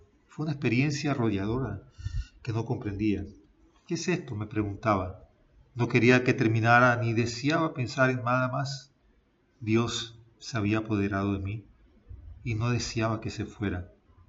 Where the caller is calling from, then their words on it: Panama; desde Panamá y quería compartirte una breve reflexión